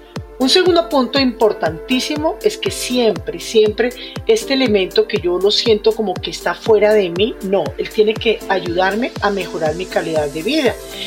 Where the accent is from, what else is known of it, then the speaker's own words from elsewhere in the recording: Colombia; Hay empresas de las cuales nos tenemos que sentir orgullosos como colombianos